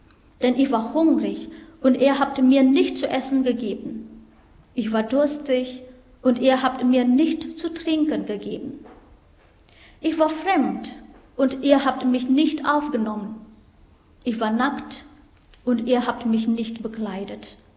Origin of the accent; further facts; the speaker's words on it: North Sumatra, Indonesia; German is a second language; moved away as an adult; now in Hannover, Germany; Ich komme aus Indonesien, von der Insel Nias. Letztes Jahr bin ich nach Deutschland gekommen